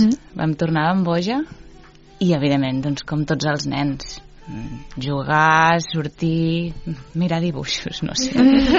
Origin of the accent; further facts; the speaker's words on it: Banyoles, Catalonia, Spain; A Banyoles tota la vida. He estat a Banyoles tota la vida, no perquè vaig anar a Barcelona a estudiar, però vaig néixer aquí, vaig passar la infància i adolescència.